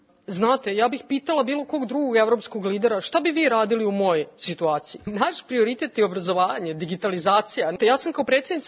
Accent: Serbia; zato što su oni Albanci, a mi smo Srbi

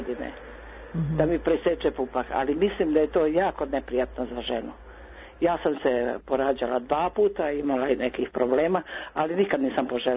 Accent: Lazarevac, Belgrade, Serbia; ja sam iz Lazarevca

